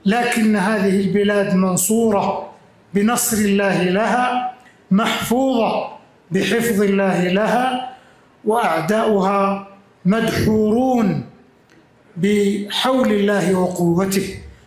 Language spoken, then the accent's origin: Arabic; Saudi Arabia; وهل ريادة بلادنا المملكة العربية السعودية منذ تأسيسها